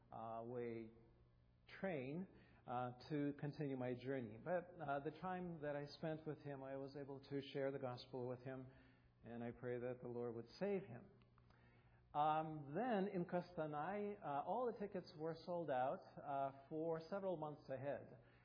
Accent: Russia; I come from Russia, as you can see

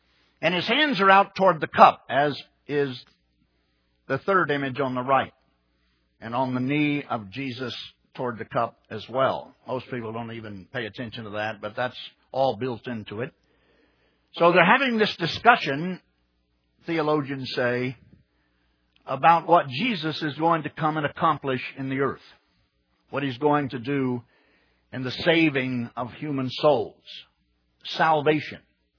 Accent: Texas, United States; I'm a Texan. I pronounce everything Texan.

